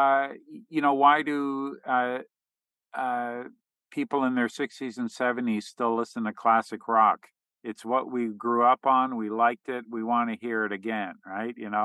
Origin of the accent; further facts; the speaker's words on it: Canada; I'm from Canada, right?